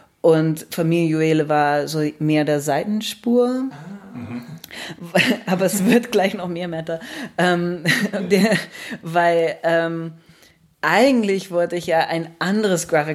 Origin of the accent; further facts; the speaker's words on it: Netherlands; German is a second language; aufgewachsen in verschiedenen Ländern und dieses Idee, wo komme ich her und was ist meine, bin ich Niederländer oder nicht und dass ich gerade so ins Ausland ziehen muss, um endlich wieder Niederländer zu sein